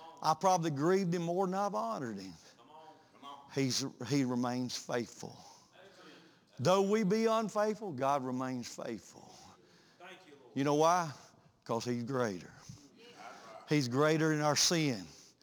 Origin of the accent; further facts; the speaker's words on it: Buford, Georgia, United States; Hey, I'm not from Buford. I am Buford. That's a whole different ball game right there. The place where I was born and raised, you look through the back door of our house, and as the leaves are off the trees, I can see the back of the high school.